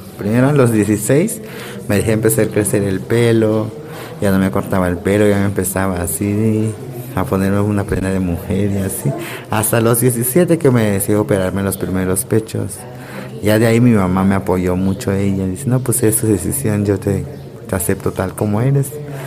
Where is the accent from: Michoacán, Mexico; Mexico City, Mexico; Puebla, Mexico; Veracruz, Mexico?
Veracruz, Mexico; Playa Vicente; Tengo 25 años, soy de Playa Vicente, Veracruz.